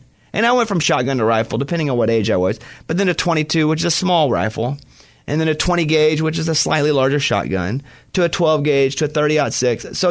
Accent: Mount Pine, Arkansas, United States; And you know what? Where I grew up in Mount Pine, Arkansas, we had guns. Nobody ever got shot, but we all had it.

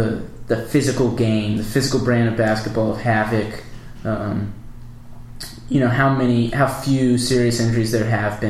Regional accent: Indiana, United States; But growing up in Indiana and being a lifetime Big Ten fan, I follow two teams.

